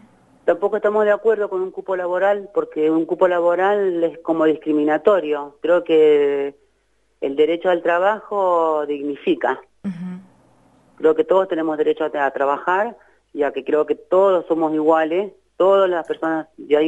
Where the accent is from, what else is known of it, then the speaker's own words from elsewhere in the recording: Argentina; nos corresponde como argentinas